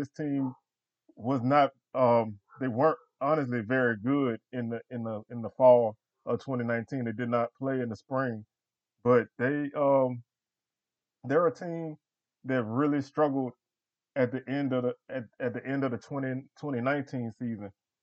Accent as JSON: {"language": "English", "region": "Louisiana", "country": "United States", "said": "Passing, Richard, because I'm from Louisiana, it was probably Richard."}